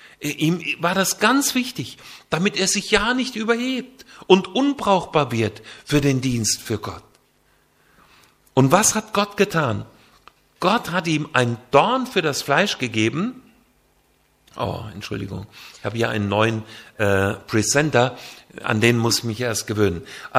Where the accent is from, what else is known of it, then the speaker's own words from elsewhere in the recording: Bad Zwesten, Hesse, Germany; ich bin in Hessen aufgewachsen, im Schwalm-Eder-Kreis südlich von Kassel. Genauer gesagt an der Schwalm. In Bad Zwesten bei Bad Willungen, das ist mein Heimatort.